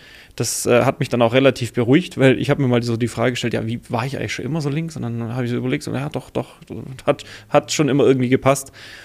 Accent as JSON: {"language": "German", "town": "Ravensburg", "region": "Baden-Württemberg", "country": "Germany", "tie": "born or raised there", "also_born_or_lived": "Weingarten", "lives_now": "Tettnang, Germany", "said": "Ich bin tatsächlich in Weingarten geboren und dann in Ravensburg bzw. in Oberzell aufgewachsen, das ist da hinten raus Richtung Weisenau. Ja. Und habe da die ersten 20 Jahre meines Lebens verbracht und jetzt mittlerweile wohne ich in Tettnang."}